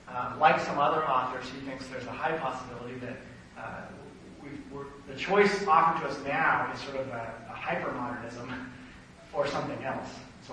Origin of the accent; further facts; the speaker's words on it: California, United States; I'm from California, so I can't brag about the fresh fruit that I get.